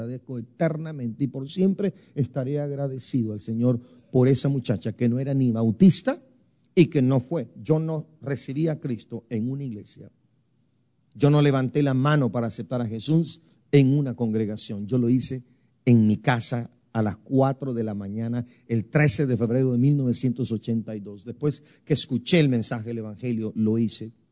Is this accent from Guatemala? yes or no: yes; Guatemala; Guastatoya, El Progreso, en mi país, en Guatemala.